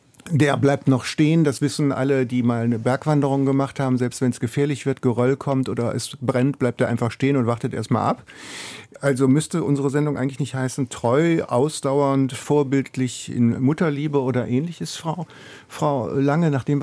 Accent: Rhineland, Germany; habe ich als Rheinländer gesagt

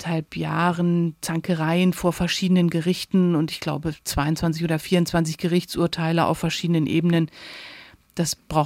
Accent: Germany; also born or lived in Italy; Ich bin in Deutschland und Italien aufgewachsen. Ich habe auch deutsche und italienische Schulen und Universitäten besucht, also sicherlich auch einen italienischen Hintergrund.

